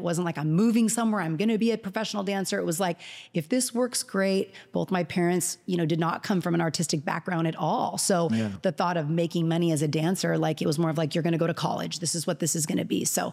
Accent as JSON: {"language": "English", "region": "California", "country": "United States", "tie": "born or raised there", "said": "being that I grew up in Orange County and the business was 45 minutes away."}